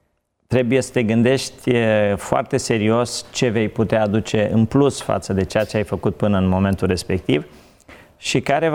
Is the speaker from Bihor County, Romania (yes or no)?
yes; Bihor County, Romania; Eu m-am născut în Transilvania, în județul Bihor, într-o comună în apropierea Crișului Repede și întâmplarea a făcut ca de mic copil, într-un sat de la țară